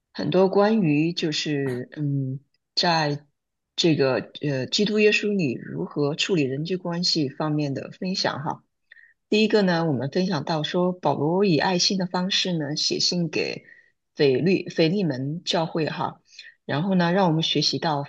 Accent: China; 所以我们中国人的方式，很多时候喜欢用命令的方式哈。

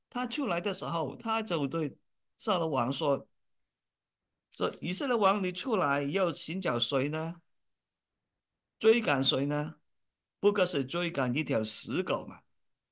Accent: China; 那我们中国人不是说吗？父是英雄儿好汉吗？

